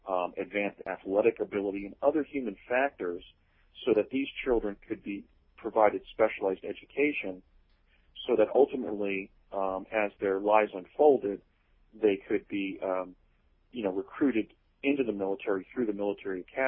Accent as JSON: {"language": "English", "region": "New Jersey", "country": "United States", "tie": "born or raised there", "said": "You know, at the time I was in Pegasus, I was growing up in New Jersey."}